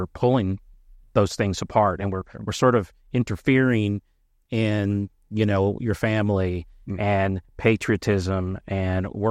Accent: San Antonio, Texas, United States; So, I grew up Republican and conservative and voted that way. And I remember, growing up in San Antonio

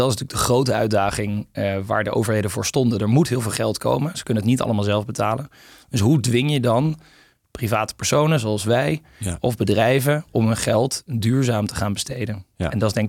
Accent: Netherlands; Ik denk dat wij als Nederlanders toch van welke kant je ook bent enige trots voelen voor onze Frans Timmermans

